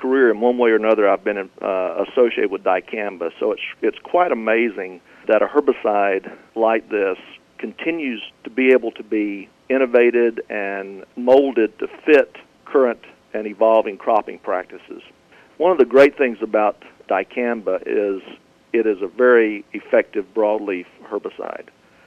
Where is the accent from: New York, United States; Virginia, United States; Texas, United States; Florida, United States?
Florida, United States; I was born and raised in Northwest Florida on a small, diversified farm.